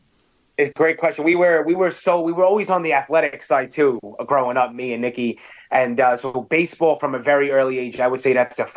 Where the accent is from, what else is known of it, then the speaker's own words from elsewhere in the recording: Staten Island, New York, United States; It's something that we were accustomed to at an early age growing up on Staten Island.